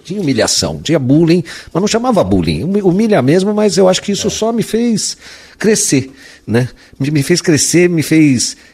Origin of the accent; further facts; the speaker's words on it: São Paulo, Brazil; oportunidade de estar aqui compartilhando um pouco da minha vida, que aqui é o meu segundo lar. Eu nasci aqui